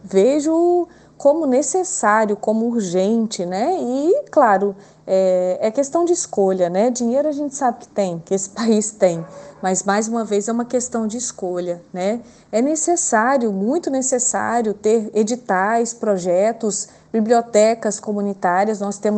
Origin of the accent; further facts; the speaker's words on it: Patos de Minas, Minas Gerais, Brazil; Eu sou de Patos de Minas e estudava no meu primário, numa escola que se chamava Escola Polivalente, professora Elza Carneiro Franco